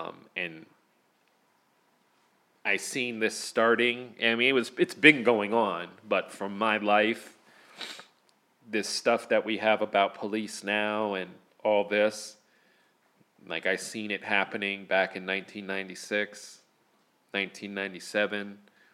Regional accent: Pennsylvania, United States; I can never live in my hometown or the area around it because it affects me so much that I can't go back there. To me, that area, Allentown, Bethlehem and Easton area, the Lehigh Valley, feels to me like a bowl, like a pit, you know.

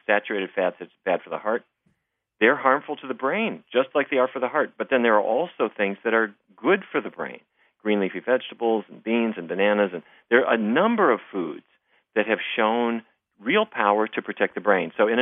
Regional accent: Fargo, North Dakota, United States; I grew up in Fargo, North Dakota. All four of my grandparents developed dementia.

